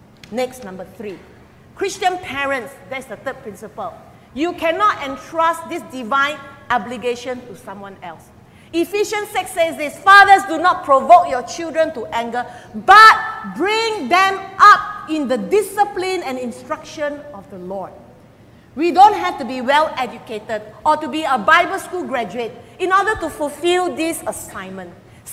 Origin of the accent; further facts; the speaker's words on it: Philippines; And you all know, as Filipino, Intramural is a historical site.